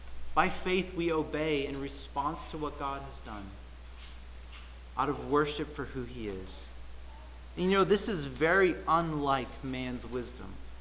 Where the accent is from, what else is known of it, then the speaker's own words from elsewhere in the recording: New England, United States; accent: New England; That's how I would say it in my New England accent.